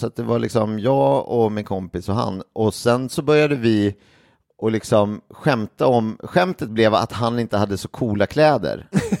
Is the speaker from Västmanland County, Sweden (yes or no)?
no; Gimo, Uppsala County, Sweden; När svenska landslaget i fotboll var på träningsläger i Gimo, vilket de är med jämna mellanrum då, där jag kommer ifrån